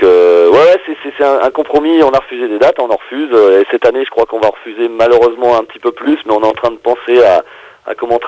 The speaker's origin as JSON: {"language": "French", "country": "France", "said": "Et moi, je m'applique vachement, voilà, parce que je suis français et on se refait pas."}